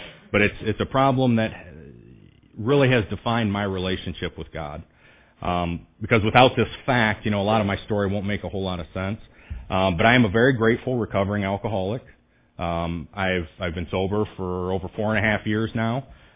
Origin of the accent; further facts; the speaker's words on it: Tiffin, Ohio, United States; Like I said, I grew up in Tiffin, had a great childhood.